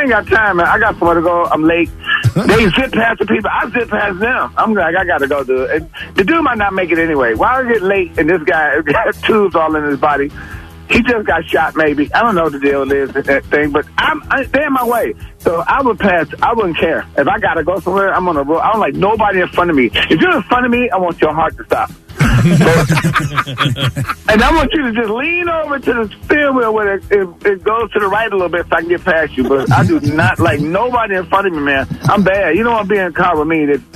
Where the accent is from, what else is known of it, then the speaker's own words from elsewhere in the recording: Detroit, Michigan, United States; I'm from Detroit. I drive rain, snow, sleet.